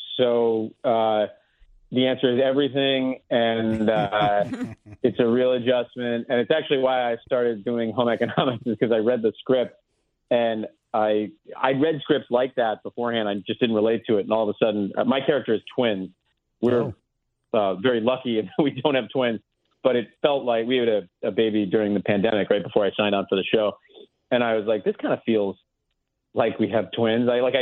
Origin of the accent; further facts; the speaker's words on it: Connecticut, United States; Well, I'm from Connecticut, so you should have said yes faster.